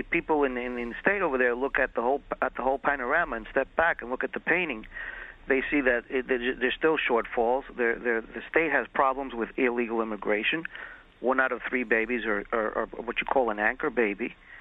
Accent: California, United States; I come from California, and I think the Democratic Party there has ended

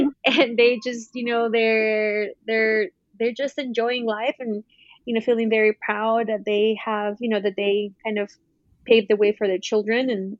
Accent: Oaxaca, Mexico; now in Los Angeles, United States; So moving to LA, I absolutely loved it. Like, I grew up in Oaxaca watching Saved by the Bell and Full House. Obviously, they were all dubbed, they were all in Spanish

